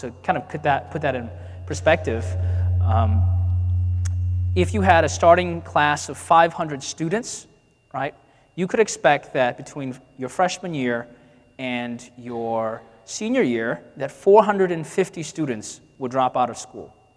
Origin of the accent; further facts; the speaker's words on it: Detroit, Michigan, United States; I grew up in Detroit, and that might be a surprise for you all. Or maybe not, right? I grew up in Detroit